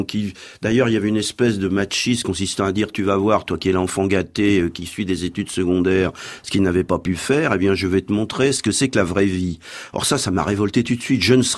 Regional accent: Équeurdreville, Normandy, France; born there; Bah, je suis né à Écœur-de-Reville, qui était

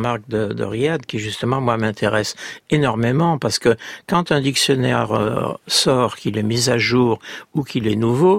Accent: Auvergne-Rhône-Alpes, France; Moi, je suis auvergnat. J'ai une panoplie de mots.

